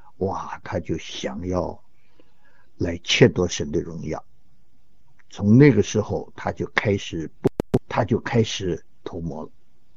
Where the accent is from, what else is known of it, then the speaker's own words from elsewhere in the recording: China; 我们中国人说，那是一个单独的指尖蛇